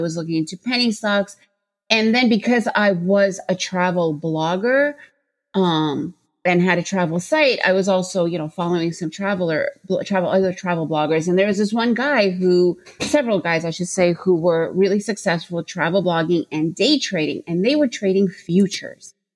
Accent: New York City, New York, United States; So, I grew up in New York City, so I was always around Wall Street.

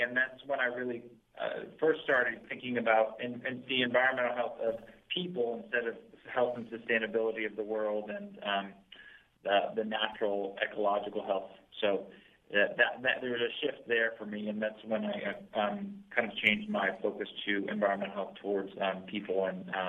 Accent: Connecticut, United States; also born or lived in New York; I am an East Coast kid. I grew up in New York and Connecticut, and I grew up in the city until I was eight. And once we moved up to Connecticut, we lived on a big piece of land in the country

